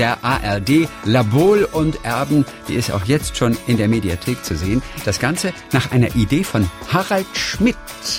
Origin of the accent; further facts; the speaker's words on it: Lübeck, Schleswig-Holstein, Germany; born there; Aber Lübeck ist die Geburtsstadt.